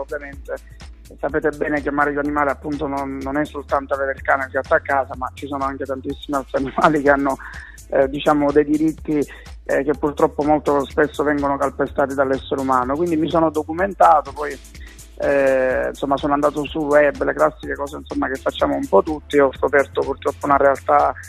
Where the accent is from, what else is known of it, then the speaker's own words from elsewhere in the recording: Trapani, Sicily, Italy; qui io sono originario di Trapani, sono siciliano